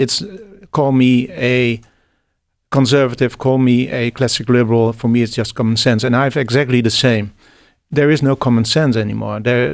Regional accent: Netherlands; I'm from the Netherlands

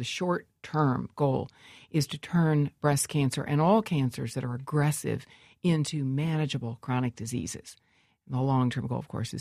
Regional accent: Peoria, Illinois, United States; You know, I'm from Peoria, and my father was a great small businessman

